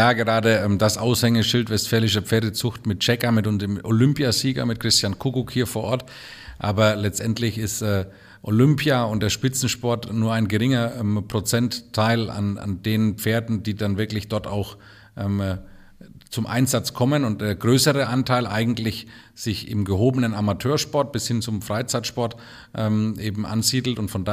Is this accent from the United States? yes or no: no; Bavaria, Germany; Ja, ich hoffe, es wird auch ähnlich, wie wir es aus den heimatlichen Gefilden kennen. Und wir bekommen so ein bisschen das bayerische Flair hier reproduziert.